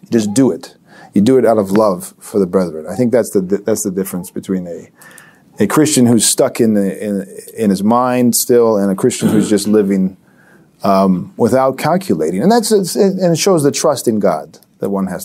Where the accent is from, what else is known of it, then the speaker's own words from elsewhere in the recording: California, United States; I grew up in America, Northern California, a number of years as a child.